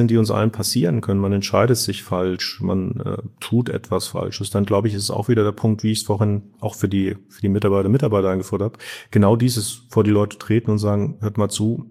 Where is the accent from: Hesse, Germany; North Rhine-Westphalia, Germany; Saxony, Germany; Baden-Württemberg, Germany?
Baden-Württemberg, Germany; born there; Da bin ich also als geborener Badener weit weg von dem Schwäbischen.